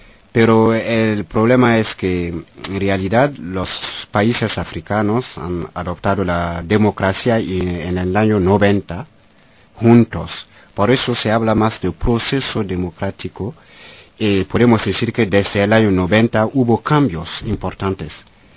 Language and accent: Spanish; Ouagadougou, Centre, Burkina Faso; De Burkina Faso, del centro Ouagadougou. Pero soy un sacerdote de la diócesis de Fadam-Gourma, al este del país.